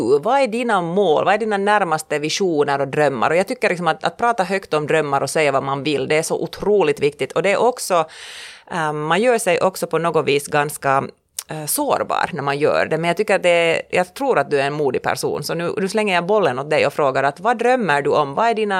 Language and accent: Swedish; Porvoo, Uusimaa, Finland; någonting som störde mig själv under min uppväxt i Borgå var det att den här finlandssvenska kretsen